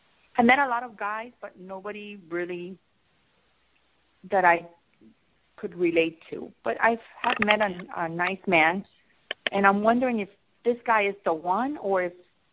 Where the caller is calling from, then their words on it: Florida, United States; I'm calling from Florida.